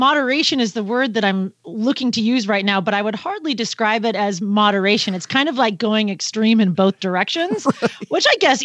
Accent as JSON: {"language": "English", "region": "Pacific Northwest", "country": "United States", "said": "the Seahawks, where I'm from the Pacific Northwest, they were playing the Saints"}